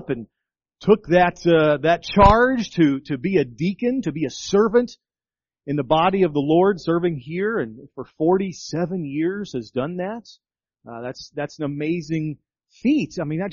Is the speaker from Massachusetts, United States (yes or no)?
no; Dallas, Texas, United States; I grew up in the Dallas area.